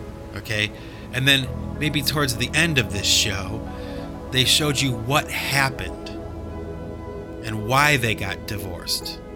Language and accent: English; United States; Okay, and I'm from America, and I speak English, and I can speak some Spanish